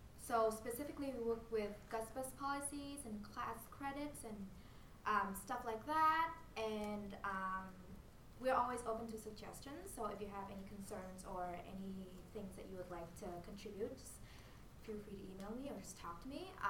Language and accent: English; Hanoi, Vietnam; I'm from Hanoi, Vietnam, and I'm a junior biochem major.